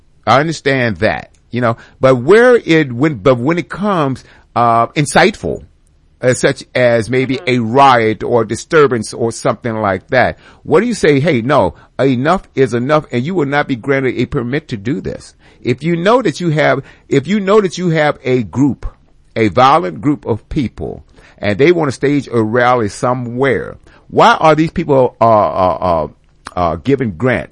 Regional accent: Virginia, United States; The problem, like in Virginia, which is my home state.

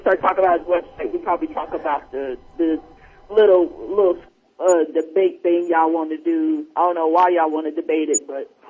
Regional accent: Arbor, Oklahoma, United States; that's the crazy thing about my hometown where I'm from Arbor, Oklahoma.

